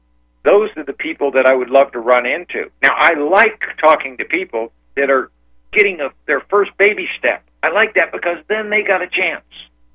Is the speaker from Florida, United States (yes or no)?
yes; Florida, United States; And then I was from Florida, South Florida.